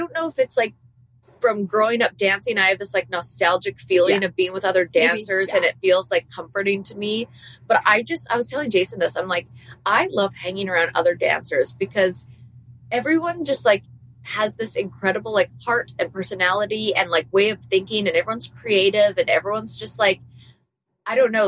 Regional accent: Canada; obviously I do hockey because I'm Canadian

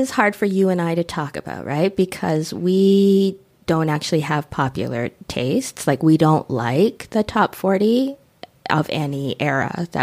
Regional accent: Edson, Alberta, Canada; I grew up in Edson, so we couldn't get most radio stations that were playing in the city

